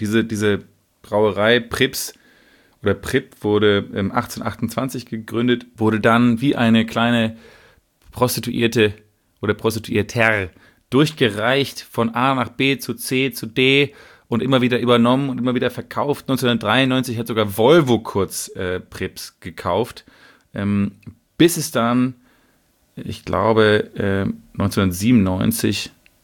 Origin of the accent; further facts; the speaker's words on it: Sweden; wir Schweden machen es anders als der Rest der Welt.